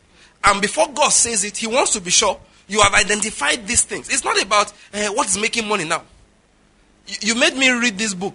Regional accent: Ondo, Nigeria; I'm from Ondo State, she's from Delta State.

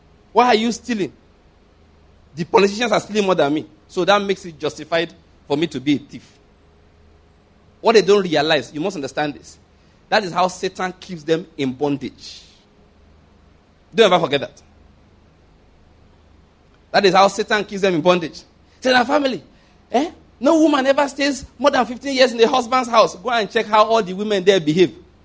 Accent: Ondo, Nigeria; now in Enugu, Nigeria; Naturally speaking, I'm from Ondo State. Naturally speaking. But I'm a Christian. That's what's most important to me. You understand? And here I am in Enugu.

